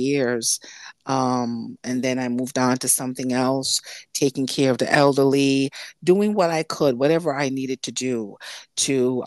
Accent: Jamaica; born there; I am Jamaican born.

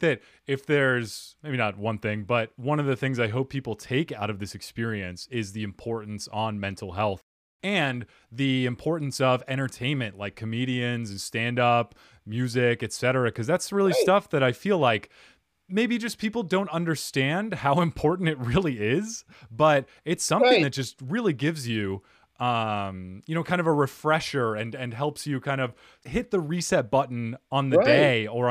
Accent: United States; she's Brazilian. I'm American. I speak Portuguese.

